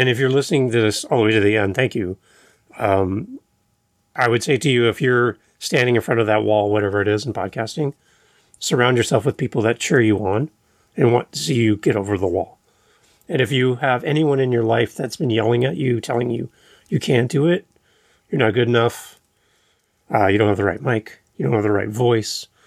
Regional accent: Canada; as a Canadian, looking at our U.S. friends and neighbors

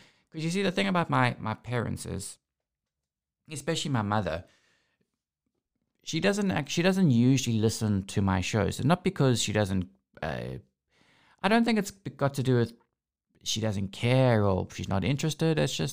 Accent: South Africa; The identity I most associate myself with and the identity that I'm most proud of, which is being South African.

